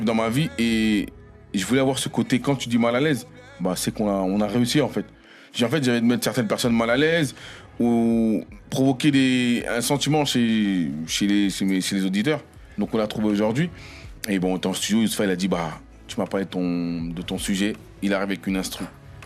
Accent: Creil, Hauts-de-France, France; vu que nous on est originaire aussi de Creil

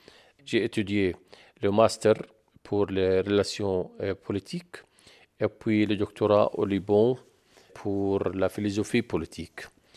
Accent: Jordan; Je suis né en Jordanie et je suis fier d'être citoyen ici. J'ai vécu une enfance dans un village au nord de la Jordanie, pas loin du lieu de naissance du prophète Élie, mais dans un village mixte entre les chrétiens et les musulmans.

